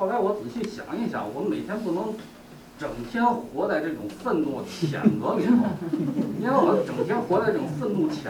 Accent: China; 但是我从中国来

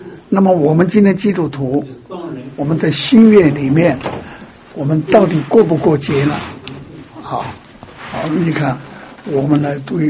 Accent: China; now in Canada; 一种是我们中国人的传统节日，中国人的传统节日

